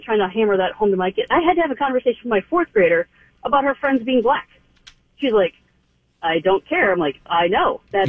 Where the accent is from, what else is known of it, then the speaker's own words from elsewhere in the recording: Minneapolis, Minnesota, United States; I grew up in Minneapolis. I had black teachers, and they were adamant.